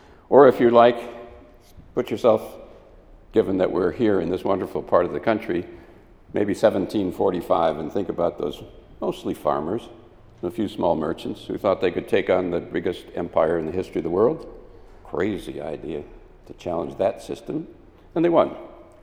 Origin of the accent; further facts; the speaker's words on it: Wisconsin, United States; I'm from Wisconsin.